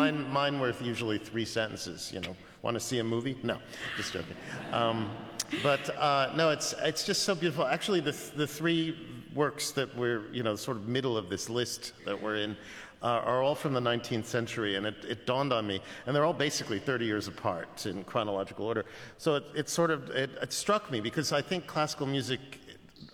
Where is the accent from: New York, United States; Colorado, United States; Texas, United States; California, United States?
New York, United States; even though I'm as much a New Yorker as you possibly can be, grandparents and such were all from Russia.